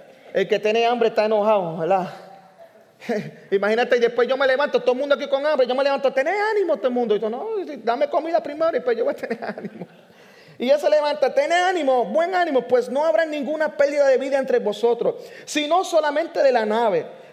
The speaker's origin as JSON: {"language": "Spanish", "country": "Puerto Rico", "said": "Nosotros estábamos, usted sabe que vinimos de Puerto Rico para acá y sin conocer a nadie, estuvimos alquilados, ¿verdad?, en el apartamento."}